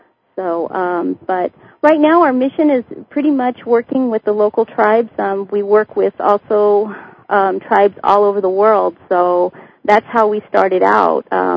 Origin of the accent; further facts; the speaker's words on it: Southwest, United States; now in Albuquerque, United States; I'm from the Southwest, and right now we're located in Albuquerque, New Mexico.